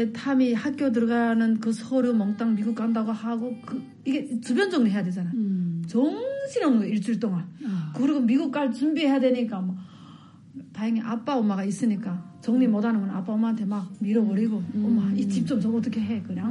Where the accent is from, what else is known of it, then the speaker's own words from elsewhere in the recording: North Korea; 저는 북한에서 뭐 했고 어떻게 북한 탈북했고 그다음에 중국에서 어떻게 살았고